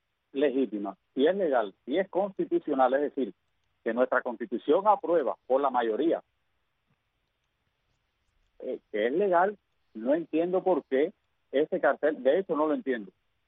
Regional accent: Cuba; Si yo soy cubano

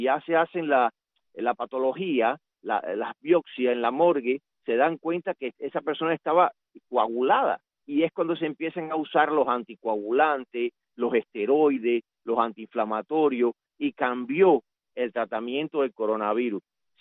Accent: Cuba; como médico y como cubano

